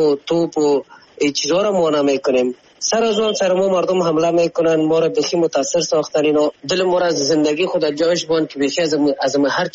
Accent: Afghanistan; ما خو افغان هستیم،

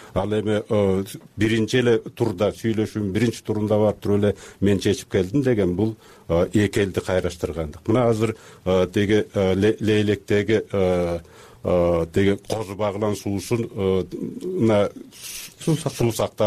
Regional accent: Minbulak, Batken Region, Kyrgyzstan; Миңбулак деген жерде болуп атат. Ошол жерге тиги көк таштыктарды көчүрүп атат. Ал менин айылым болот өзү.

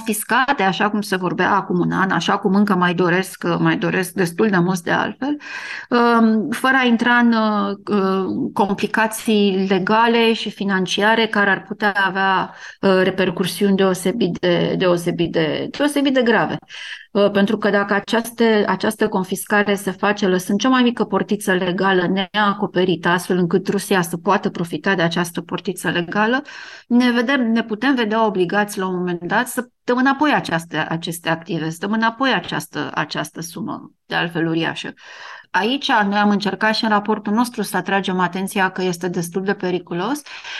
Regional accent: Romania; sau poate mai ales al meu, că sunt româncă

